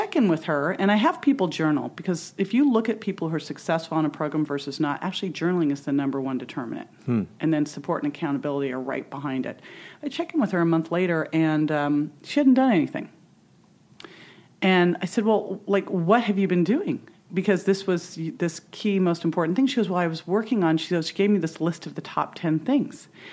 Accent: Berkeley, California, United States; also born or lived in San Francisco; I was born in San Francisco. I grew up in Berkeley.

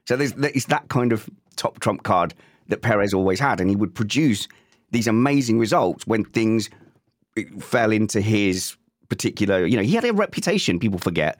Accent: Manila, Metro Manila, Philippines; first language Tagalog; English is a second language; moved away; my first language was Tagalog in Manila. And then I came here and I have completely unlearned that.

